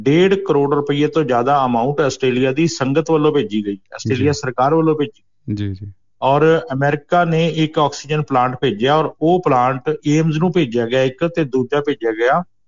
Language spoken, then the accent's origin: Punjabi; Muktsar, Punjab, India; ਮੈਂ ਕਿਹਾ ਜੀ ਮੈਂ ਮੁਕਤਸਰ ਤੋਂ ਆ।